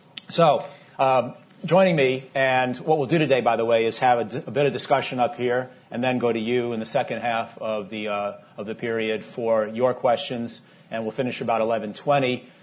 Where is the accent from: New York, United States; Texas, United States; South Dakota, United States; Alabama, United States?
New York, United States; St. Lawrence University in the great state of New York, also my home state